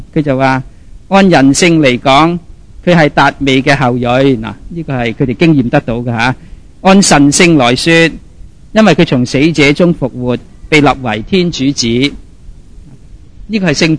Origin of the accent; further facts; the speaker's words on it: China; 咁为我哋中国人有意思喎，中国人好喜欢查自己嘅族谱啊